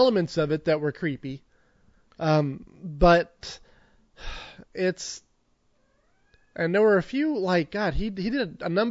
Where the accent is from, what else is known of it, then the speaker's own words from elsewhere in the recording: California, United States; One of my favorite scenes, and I grew up in the Bay Area.